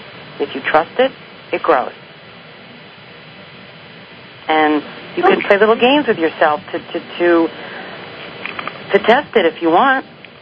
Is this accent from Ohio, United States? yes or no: no; Brooklyn, New York, United States; I'm a little prejudiced. I'm Italian from Brooklyn. You know, we're all touchy-feely